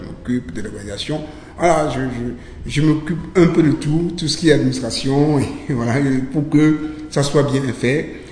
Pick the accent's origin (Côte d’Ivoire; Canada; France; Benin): Benin; moi, je viens du Bénin. Je viens du Bénin, je suis d'origine béninoise.